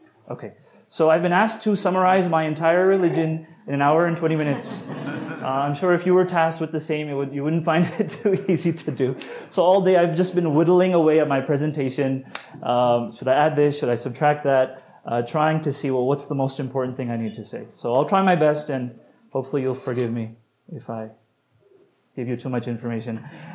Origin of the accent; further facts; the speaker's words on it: Texas, United States; born there; also born or lived in England / France / Egypt; I was born in Texas.